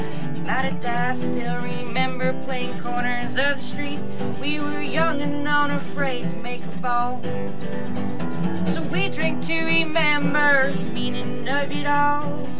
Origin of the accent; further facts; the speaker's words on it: Bellingham, Washington, United States; I'm from Bellingham, Washington.